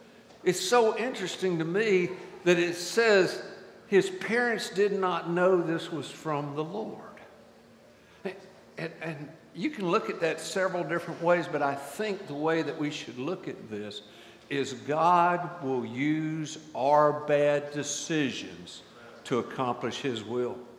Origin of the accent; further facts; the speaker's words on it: the Carolinas, United States; I married Nancy in Jacksonville, Florida. I was from the Carolinas.